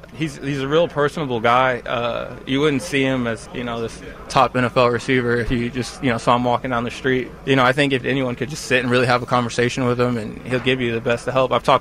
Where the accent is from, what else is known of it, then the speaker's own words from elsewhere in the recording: Manhattan, Kansas, United States; Jordy grew up 10 minutes away from me. I'm from Manhattan.